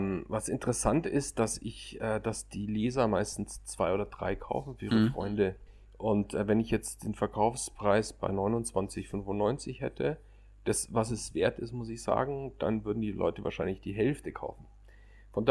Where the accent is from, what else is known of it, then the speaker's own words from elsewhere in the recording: Munich, Bavaria, Germany; Ich bin als Münchner generell viel in den Bergen.